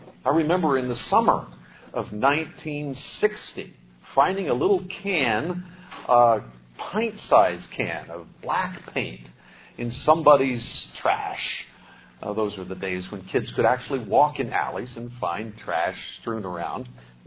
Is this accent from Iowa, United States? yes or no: yes; Des Moines, Iowa, United States; when I was growing up in Des Moines, Iowa